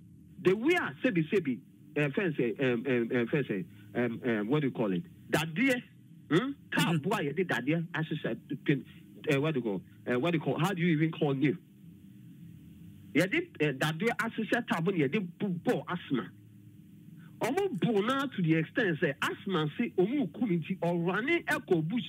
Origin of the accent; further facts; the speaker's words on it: Ghana; That is what I feel so sad as a Ghanaian this morning.